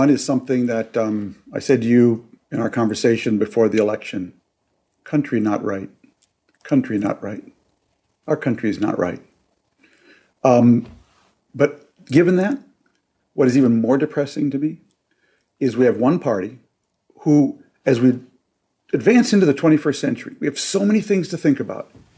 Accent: Minneapolis, Minnesota, United States; we all watched George Floyd killed by police in my hometown of Minneapolis.

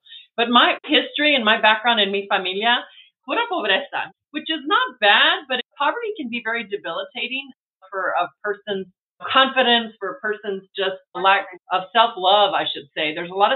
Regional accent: El Paso, Texas, United States; And I'm a border town girl. I grew up in El Paso and my mom had a lot of mental illness

